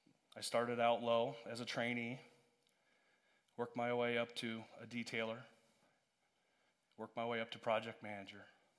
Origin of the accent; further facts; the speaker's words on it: Aledo, Texas, United States; So growing up in Aledo, what did every boy want to be? He wanted to be an Aledo Green Dragon.